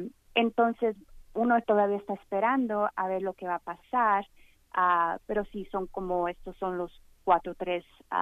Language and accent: Spanish; Tulare, California, United States; Yo soy de Tular, entonces me pongo a pensar cuando cancelaban los días de la escuela porque el aire estaba horrible